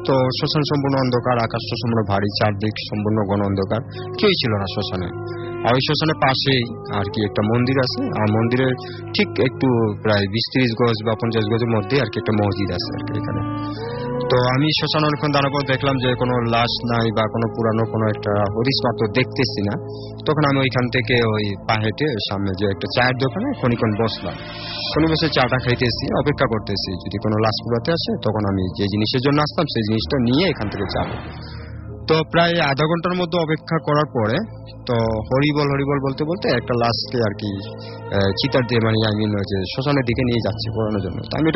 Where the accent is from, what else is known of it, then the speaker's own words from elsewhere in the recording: Dhaka, Dhaka Division, Bangladesh; বাড্ডা থেকে আসছি।